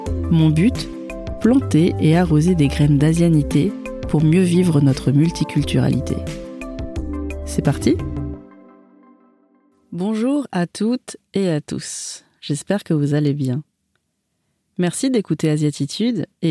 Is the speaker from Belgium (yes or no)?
no; Île-de-France, France; also born or lived in Paris; je suis née en France, à Paris, dans le 19e arrondissement. J'ai grandi en Seine-et-Marne, avec ma mère d'origine vietnamienne et mon beau-père d'origine française. Mon père, lui, est d'origine chinoise, cantonais.